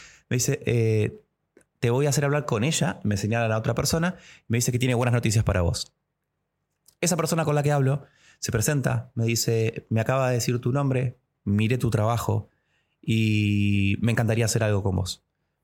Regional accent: Argentina; now in Mexico; le digo, soy de Argentina.

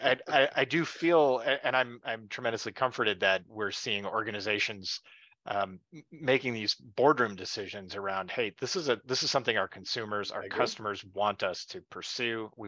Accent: Midwest, United States; Because I'm a Midwesterner and I think there's a general, I don't know, there's a certain amount of conservatism in that the Midwest is known for in general.

